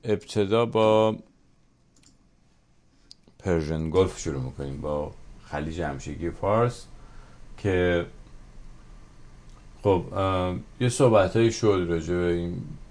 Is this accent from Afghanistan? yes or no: no; Iran; به عنوان یه ایرانی که بالاخره یه وقتی یه 7-8-10 سالی از وقت و زندگی عمرم گذاشتم توی این کار